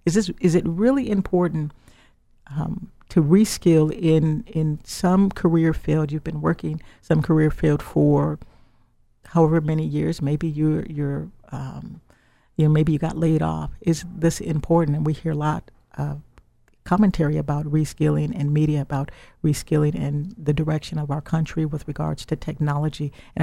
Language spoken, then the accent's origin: English; Midwest, United States; now in Silicon Valley, United States; I'm from the Midwest. So let me draw you a picture. The Midwest is not as tuned in to technology the way the Silicon Valley is.